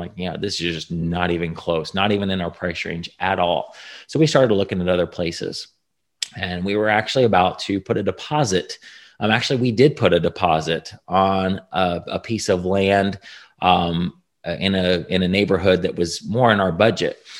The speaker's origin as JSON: {"language": "English", "region": "Indiana", "country": "United States", "tie": "born or raised there", "lives_now": "Texas, United States", "said": "I lived in Indiana, born and raised in Indiana."}